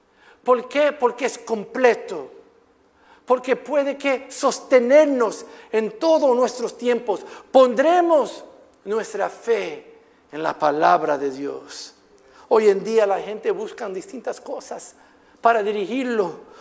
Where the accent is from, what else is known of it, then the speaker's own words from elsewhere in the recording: Puerto Rico; Nacido y criado aquí, puertorriqueño, a mí me encanta el arroz blanco y habichuelas.